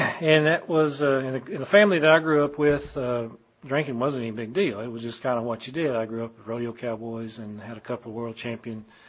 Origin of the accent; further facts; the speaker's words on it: Texas, United States; I grew up out in West Texas. Grew up in a farming and ranching community, a farming and ranching family.